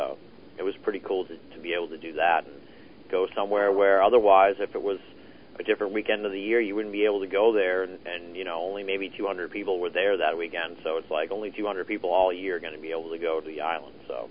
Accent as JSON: {"language": "English", "town": "Boston", "region": "Massachusetts", "country": "United States", "said": "I'm from Boston."}